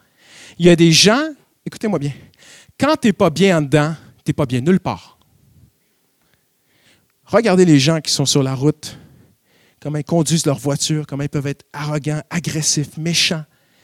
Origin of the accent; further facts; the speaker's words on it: Canada; On a une expression chez nous au Canada